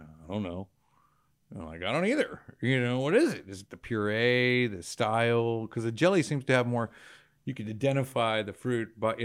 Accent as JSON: {"language": "English", "region": "Texas", "country": "United States", "said": "And sometimes we get so soaked in being a Texan, we don't realize it, right?"}